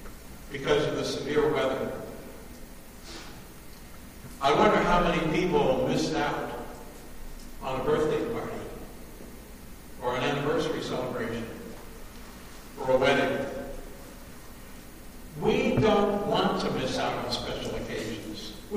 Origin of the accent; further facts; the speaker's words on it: New York, United States; accent: Long Island; I was one of four kids. We grew up on Long Island. That's where I got my accent.